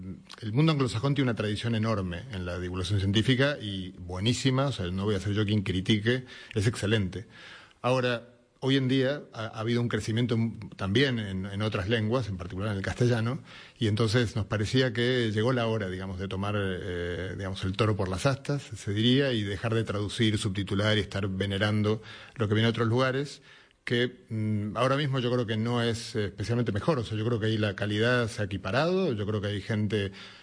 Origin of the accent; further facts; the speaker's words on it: Argentina; soy argentino.